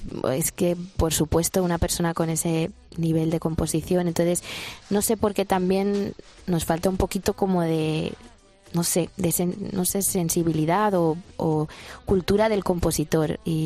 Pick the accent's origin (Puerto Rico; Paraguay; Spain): Spain; yo, vamos, soy española por el mundo, pero feliz y alardeo de todas nuestras cosas